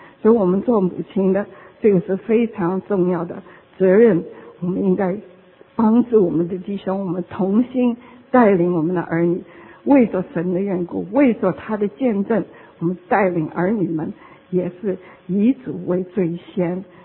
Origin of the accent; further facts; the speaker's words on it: China; 我们中国人也是很注重教育